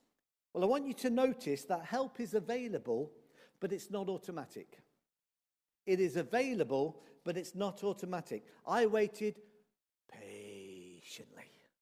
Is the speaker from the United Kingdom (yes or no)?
yes; Midlands, United Kingdom; I grew up in the Midlands. I have been landlocked all my life.